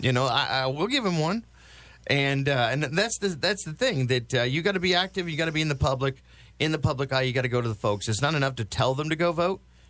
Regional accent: Indiana, United States; Normally, I'm from Indiana. Originally, we used to do the farmer wave as you're driving down

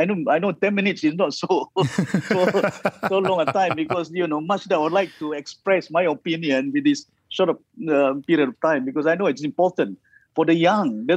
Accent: Sabah, Malaysia; because we are from Sabah, we are from, you know, this part of the world, that we cannot work with them.

